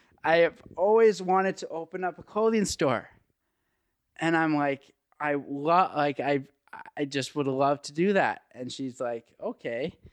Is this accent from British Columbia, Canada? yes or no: yes; Trail, British Columbia, Canada; hey, I'm from Trail BC, blah, blah, blah. I want to open up a clothing store. How would I get in contact with your Western Canadian sales rep?